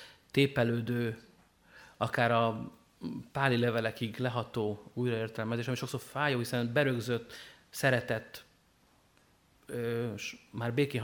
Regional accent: Hungary; én is Magyarországon nőttem föl, a Fradiba birkoztam, a Honvédba kajakoztam

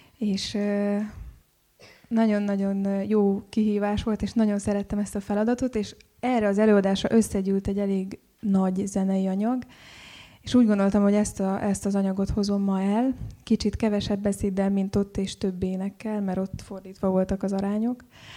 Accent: Timișoara, Timiș County, Romania; now in Budapest, Hungary; Temesváron születtem, és ott nőttem fel, azután kerültem Budapestre, és jelenleg a Liszt Ferenc Zeneművészeti Egyetemen vagyok negyedéves hallgató

